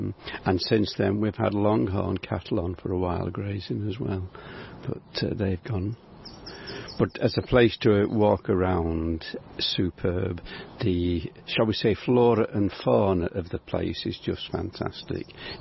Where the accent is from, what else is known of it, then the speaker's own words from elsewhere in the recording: Woolston, England, United Kingdom; I was born and raised in Woolston, lived here for 20 odd years, and all this area around here was my roaming ground as I was growing up.